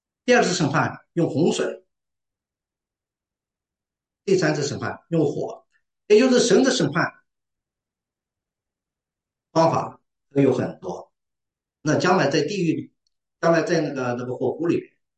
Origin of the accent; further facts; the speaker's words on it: China; 就像我们移民，尤其我们中国人比较内敛一点，啊，印度人好像好一点，到了第三代可以介入政治。